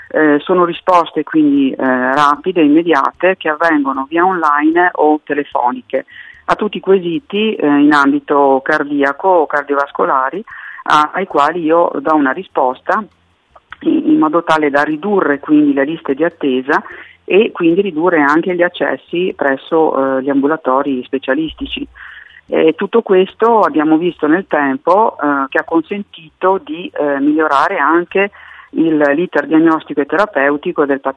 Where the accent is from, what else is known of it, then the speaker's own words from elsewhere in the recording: Trento, Trentino-Alto Adige, Italy; vengo da Trento, sono medico cardiologa e lavoro presso la struttura ospedaliera di Trento